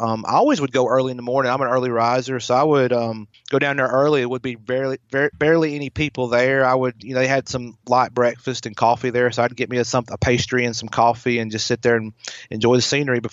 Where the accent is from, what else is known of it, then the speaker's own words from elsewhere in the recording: the South, United States; accent: Southern; I'm a Southern boy, as you can tell by my accent.